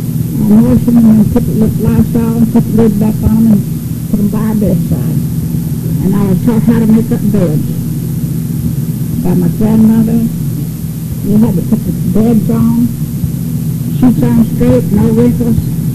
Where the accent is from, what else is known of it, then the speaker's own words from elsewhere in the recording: Pasadena, Texas, United States; born there; I was born in Pasadena in 1905.